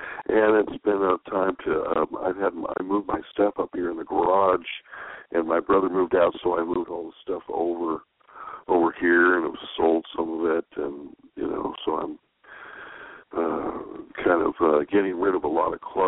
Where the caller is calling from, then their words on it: Barstow, California, United States; I'm calling from Barstow.